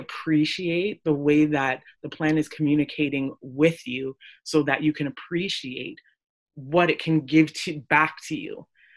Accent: Scarborough, Ontario, Canada; I grew up in, I guess you could say, the hood, where I grew up in Scarborough.

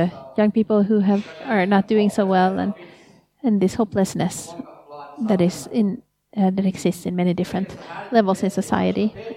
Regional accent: Tammisaari, Uusimaa, Finland; I come from Tammisaari

